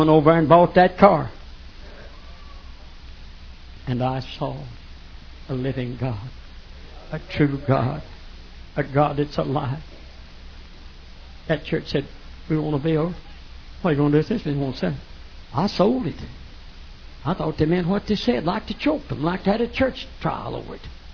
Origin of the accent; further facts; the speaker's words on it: Arkadelphia, Arkansas, United States; because one, I come from Arkadelphia.